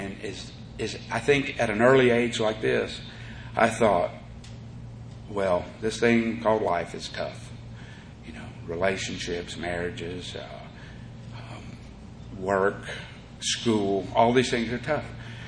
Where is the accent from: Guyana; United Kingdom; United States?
United States; South Miami, Florida; all my cousins and older brothers and sister and neighbors, we grew up in South Miami, kind of an ethnically diverse neighborhood.